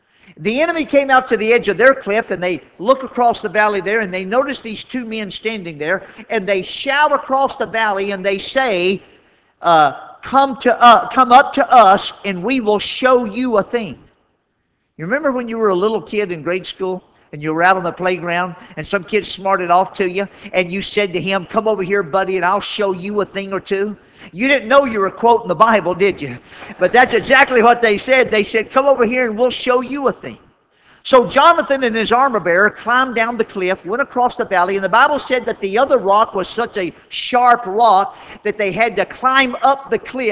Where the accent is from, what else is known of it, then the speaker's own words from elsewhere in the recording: Chicago, Illinois, United States; You know, I came all the way from Chicago out west